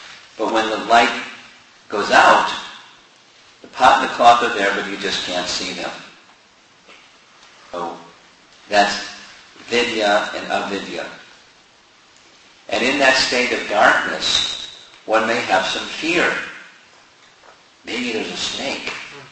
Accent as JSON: {"language": "English", "country": "United States", "said": "I'm American."}